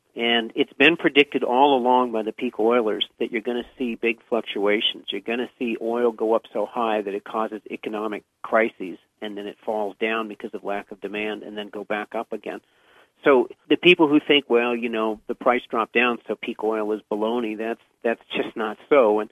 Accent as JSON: {"language": "English", "region": "New York", "country": "United States", "tie": "born or raised there", "said": "Where I grew up in the East Coast in the Adirondack Mountains, all of the beautiful lakes that were abundant backcountry fishing and trout fisheries when I was a kid"}